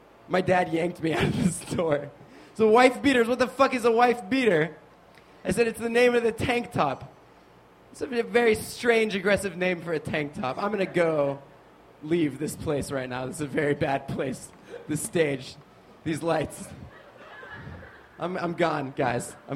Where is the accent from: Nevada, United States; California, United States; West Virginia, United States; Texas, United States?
Nevada, United States; I don't even have a New York accent. I don't know why I've been doing it this whole show. I'm from Nevada.